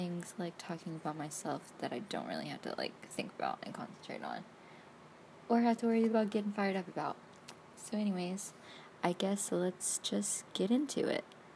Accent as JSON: {"language": "English", "town": "Tahlequah", "region": "Oklahoma", "country": "United States", "tie": "born or raised there", "also_born_or_lived": "Albemarle, United States", "said": "I was born in Albemarle, North Carolina, but I've been in Tahlequah since I was about maybe 2 or 3 or 4, whatever."}